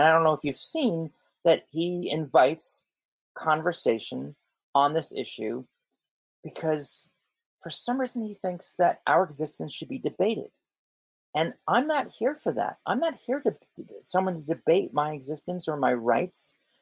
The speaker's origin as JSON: {"language": "English", "country": "South Africa", "said": "Well, first off, he's not responsible for us just because he's from the same country."}